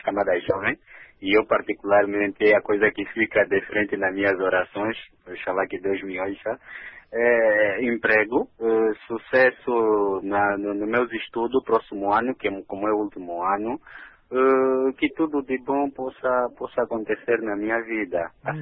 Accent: Angola; sendo angolano e como nacionalista

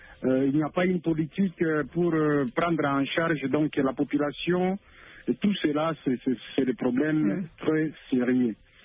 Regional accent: DR Congo; ici chez nous en RDC.

